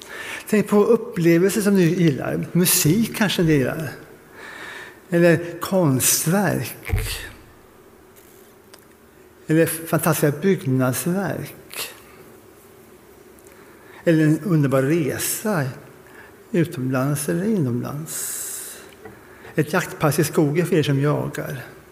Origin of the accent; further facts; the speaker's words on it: South India, India; now in Sweden; när jag var barn i Indien så hade vi nära bekanta som var läkare på ett sjukhus i södra Indien